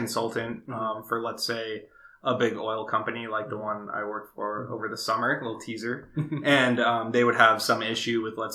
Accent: California, United States; I'm from Southern California, as many of you know.

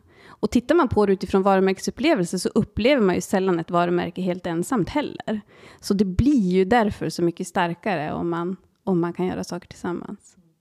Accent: Skarvsjöby, Västerbotten County, Sweden; now in Umeå, Sweden; Hemma, det är ju Skarvsjöby utanför Storuman alla gånger. För det är där jag är uppvuxen. Och till och med lite utanför den byn också. Så det är hemma. Men nu är ju hemma Umeå, givetvis.

